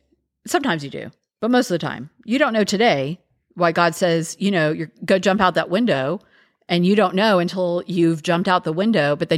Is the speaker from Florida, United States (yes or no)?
yes; Miami, Florida, United States; I mean, now growing up in Miami, it was awful.